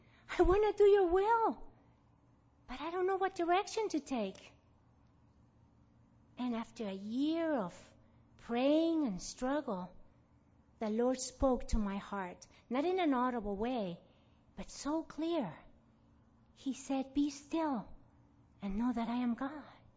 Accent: Lima, Peru; When I was growing up in Lima, Peru, my home always resounded with classical music

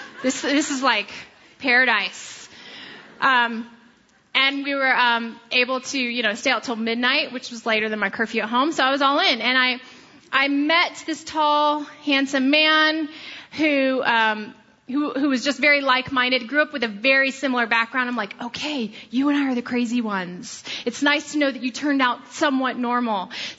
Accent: Florida, United States; because I grew up in Florida, so I was back in Florida visiting family

